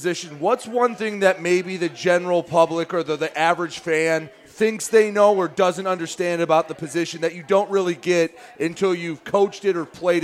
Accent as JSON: {"language": "English", "region": "Michigan", "country": "United States", "said": "I mean, I'm from Michigan, but going through high school, it was like, you don't want to really go to school in Detroit."}